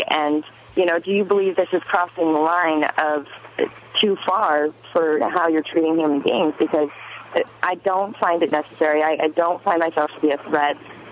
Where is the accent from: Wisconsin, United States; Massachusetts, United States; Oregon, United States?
Oregon, United States; Portland; now in Keene, United States